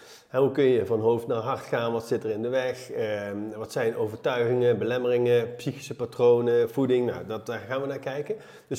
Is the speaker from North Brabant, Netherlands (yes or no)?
yes; Nuenen, North Brabant, Netherlands; Nou, ik kom uit Nuenen, oorspronkelijk bij Eindhoven, Brabant, net als jij.